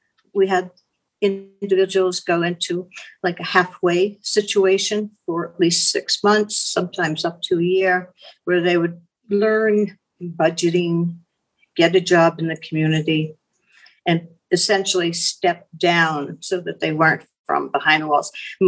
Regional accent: New Hampshire, United States; I come from New Hampshire.

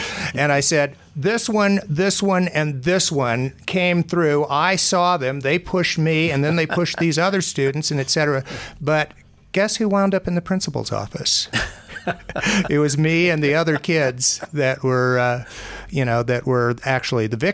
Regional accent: Los Angeles, California, United States; Yeah, I was just in the tail end of my high school. I grew up in Los Angeles.

